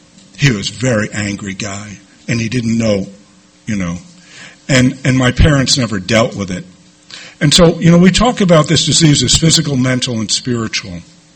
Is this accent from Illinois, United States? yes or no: no; New York City, New York, United States; I was born and raised in New York City. I was raised Roman Catholic.